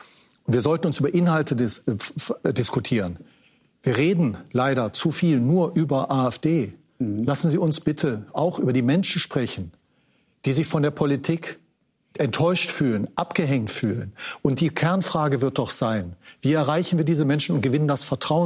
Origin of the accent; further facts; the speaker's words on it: West Germany, Germany; ich komme aus dem Westen